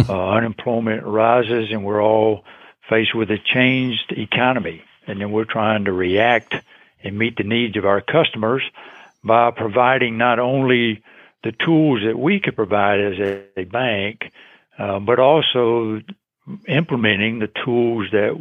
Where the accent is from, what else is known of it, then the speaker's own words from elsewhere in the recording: Atlanta, Georgia, United States; born there; I was born here in Atlanta, went off to college, came back after a couple of years with Uncle Sam in the Army